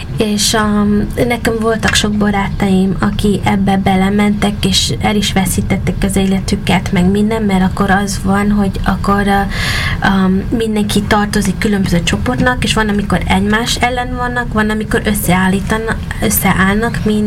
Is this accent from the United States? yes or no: yes; United States; born or raised there; now in Hungary